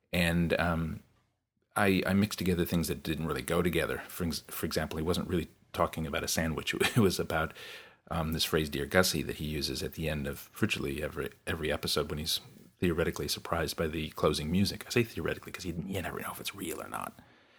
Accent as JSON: {"language": "English", "country": "United States", "tie": "born or raised there", "said": "I also used to have it when I was growing up in America."}